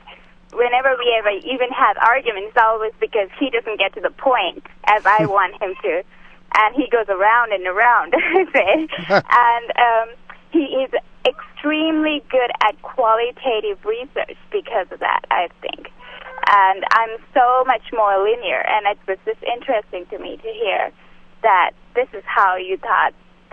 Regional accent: Sri Lanka; and I'm South Asian, I'm from Sri Lanka

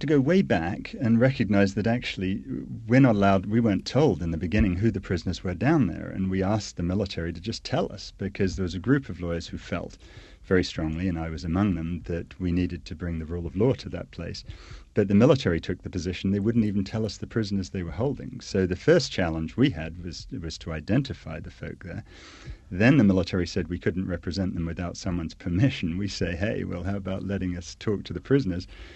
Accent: United States; I'm American. I know it sometimes doesn't sound like it on the radio, but we all have to be American citizens to go there.

